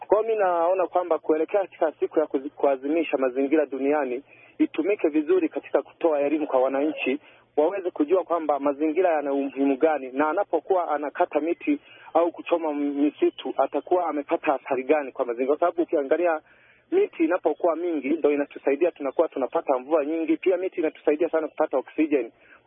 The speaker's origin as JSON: {"language": "Swahili", "country": "Tanzania"}